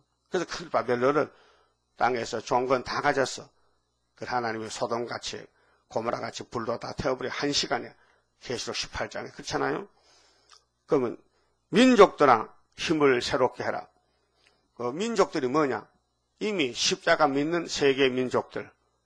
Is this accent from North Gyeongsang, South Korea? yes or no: yes; Uiseong, North Gyeongsang, South Korea; 그게 내가 의성에서 왔잖아요. 의로운 통로에서. 내가 의성군에서 왔어요. 알아요? 무슨 군? 의가 나오는 성이라. 우리 참 군 이름이 좋다. 의성군 다인면.